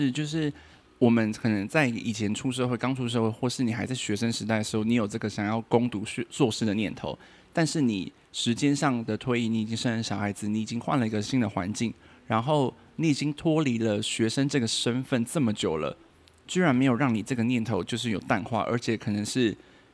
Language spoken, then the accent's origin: Chinese; Taiwan; now in United States; 还是说我是因为我们在台湾长大，然后就被这种文化给影响